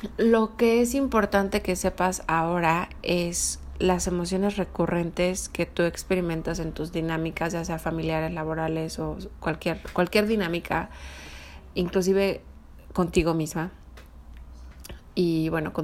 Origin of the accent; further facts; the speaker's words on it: Mexico; yo crecí en México. En México las novelas era algo perfectamente normal.